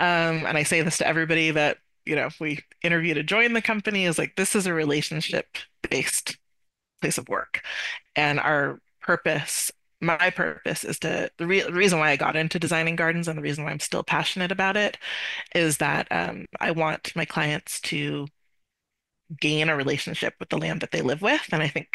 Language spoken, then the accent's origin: English; Palo Alto, California, United States; I was born here in the Bay Area in Palo Alto, and grew up with my mom and dad and younger brother, and in many ways had a very, very typical suburban California childhood.